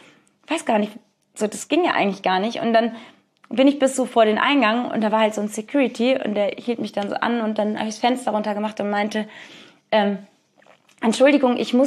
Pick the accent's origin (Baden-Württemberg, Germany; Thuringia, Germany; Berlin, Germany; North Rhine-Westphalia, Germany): North Rhine-Westphalia, Germany; Cologne; Logischerweise, ich bin Kölnerin